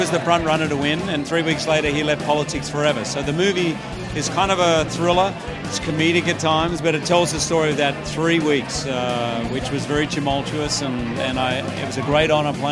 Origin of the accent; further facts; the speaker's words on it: Australia; I'm an Aussie. I don't get the vote